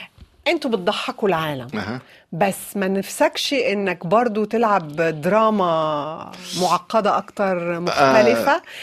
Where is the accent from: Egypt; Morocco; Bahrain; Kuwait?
Morocco; على خطر انا مغربية